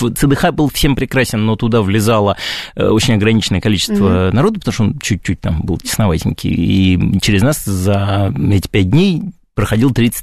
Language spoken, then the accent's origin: Russian; Moscow, Russia; Как москвич петербуржанину.